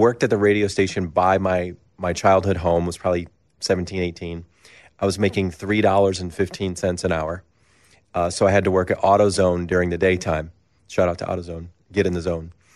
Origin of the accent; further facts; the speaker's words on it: Michigan, United States; I grew up on Chicago radio, even though I grew up in Michigan. I was near the lake, so all the signals would bounce off the water.